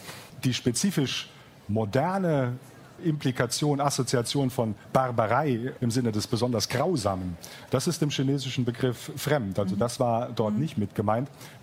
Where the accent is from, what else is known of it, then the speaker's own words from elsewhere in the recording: Hesse, Germany; Ich bin ja Hesse